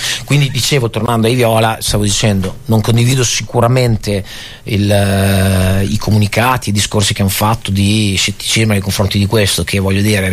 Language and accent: Italian; Bologna, Emilia-Romagna, Italy; devo rispondere da bolognese o devo rispondere da persona obiettiva?